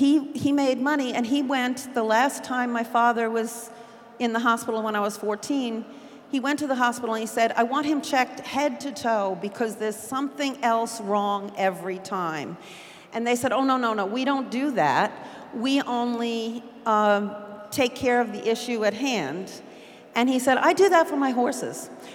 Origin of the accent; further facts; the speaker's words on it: New York, United States; I grew up in Bedford-Stuyvesant.